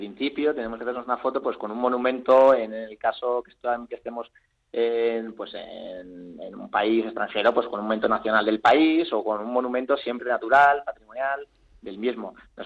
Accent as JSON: {"language": "Spanish", "country": "Spain", "said": "Claro, hombre, es que al final los españoles somos muy muy latinos"}